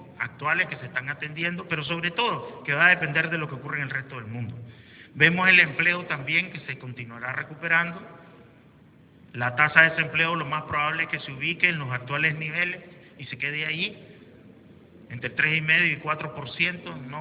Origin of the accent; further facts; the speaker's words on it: Nicaragua; como nación y como buenos nicaragüenses vamos a poder confrontarlos